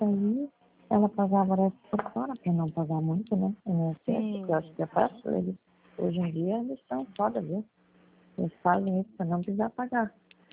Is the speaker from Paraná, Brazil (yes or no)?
yes; Francisco Beltrão, Paraná, Brazil; born there; Francisco Beltrão, não, saudades, saudades, é onde eu nasci.